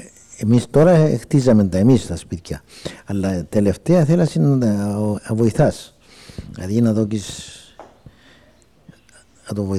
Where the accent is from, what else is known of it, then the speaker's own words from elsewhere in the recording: Agkastina, Nicosia District, Cyprus; Κατάγομαι από την Αγκαστίνα. Γεννήθηκα τις 20 του 7ου το 22.